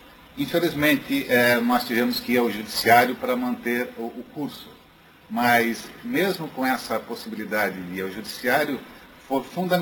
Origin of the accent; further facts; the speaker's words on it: Tubarão, Santa Catarina, Brazil; now in Florianópolis, Brazil; Faço aqui, então, a minha homenagem à minha cidade natal. Há 20 e tantos anos, vai tempo, já estou aqui em Florianópolis, mas nunca deixei de ter a nossa cidade de Tubarão no coração.